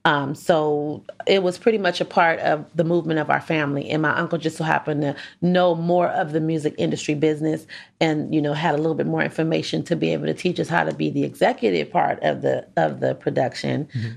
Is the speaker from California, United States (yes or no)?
yes; Vallejo, California, United States; because we're from Vallejo, but Oakland was also somewhere that we grew up with.